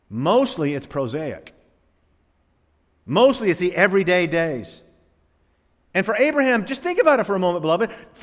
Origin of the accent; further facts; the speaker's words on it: the South, United States; For a lot of years, I grew up in the South.